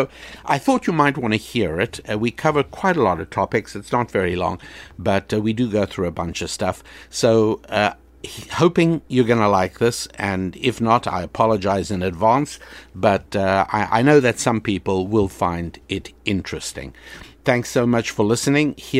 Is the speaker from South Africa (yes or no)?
yes; South Africa; also born or lived in England; I grew up in South Africa, the bottom edge of the African continent, which makes me a very genuine African American, of course.